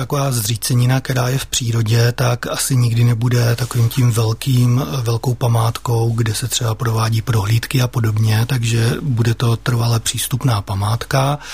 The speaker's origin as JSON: {"language": "Czech", "town": "Dlouhá Třebová", "region": "Pardubice Region", "country": "Czechia", "tie": "born there", "said": "nejvíce se mně líbí pohádka, která se vztahuje k mojí rodné vesnici"}